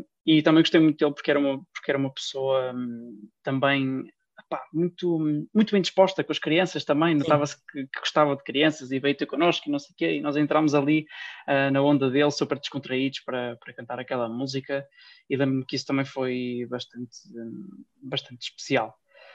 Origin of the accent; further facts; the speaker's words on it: Norte, Portugal; aqui na minha terra, pelos lados do Porto